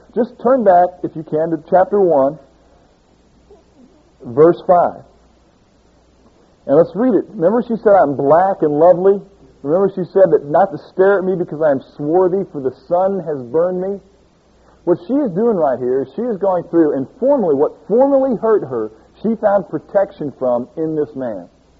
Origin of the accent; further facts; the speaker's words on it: St. Louis, Missouri, United States; I grew up in St. Louis.